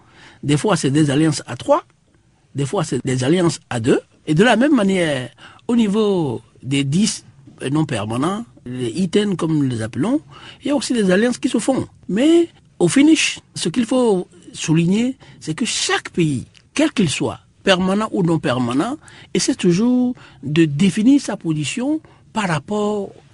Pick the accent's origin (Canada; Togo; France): Togo; est allée chez nous au Togo